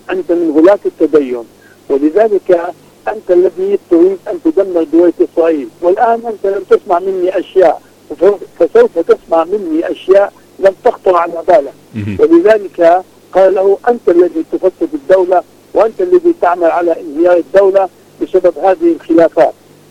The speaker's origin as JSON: {"language": "Arabic", "country": "Palestine", "said": "لا أتكلم كوني فلسطيني."}